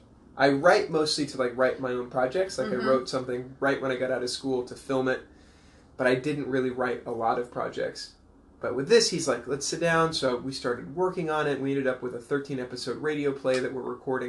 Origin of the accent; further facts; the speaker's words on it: San Diego, California, United States; born there; Well, I was born in San Diego, California, and I went to school at Chapman University in Orange County.